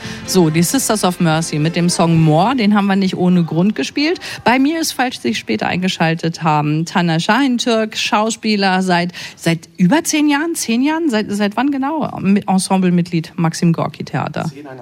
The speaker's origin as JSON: {"language": "German", "town": "Münster", "region": "North Rhine-Westphalia", "country": "Germany", "said": "aber ich bin ja aus Münster, das ist ein bisschen weiter"}